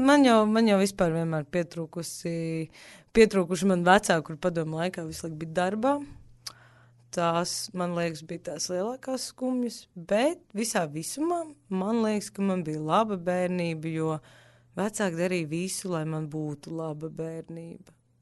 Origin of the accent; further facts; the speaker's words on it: Riga, Latvia; also born or lived in Kurzeme; es dzimu Rīgā, augu arī Rīgā un arī daļas līdz 12 gadiem vasaras augu laukos, Kurzemē, Jaunutriņos